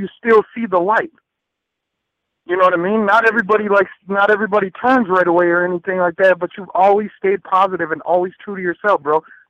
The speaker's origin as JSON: {"language": "English", "town": "Minneapolis", "region": "Minnesota", "country": "United States", "lives_now": "St. Paul, United States", "said": "Because like I'm from South Minneapolis, but I reside in St. Paul."}